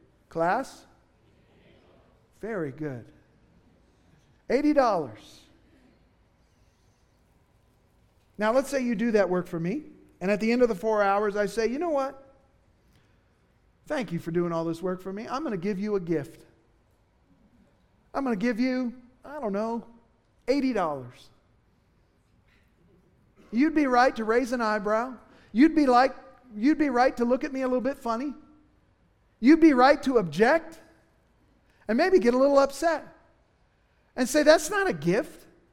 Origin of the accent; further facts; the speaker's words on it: Indiana, United States; Now, I'm from Indiana, and I say reckon all the time.